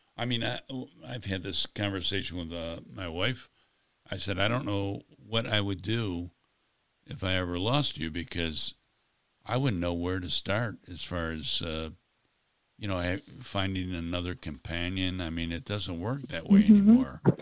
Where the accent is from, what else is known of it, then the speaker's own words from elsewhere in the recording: Buffalo, New York, United States; Well, you know, I'm from Buffalo originally, so I'm one of those too.